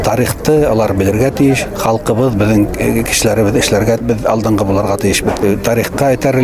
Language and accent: Bashkir; Bashkortostan, Russia; now in Sibay, Russia; Сибай ҡалаһында йәшәйем, сығышым менән Йылайыр районы Исхужауылы, тыуып үҫтем Баймаҡ районында. Түңгәүерҙәргә ҡарайым.